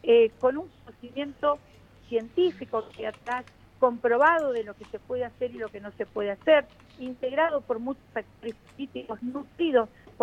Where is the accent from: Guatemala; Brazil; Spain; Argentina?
Argentina; sigo siendo la única argentina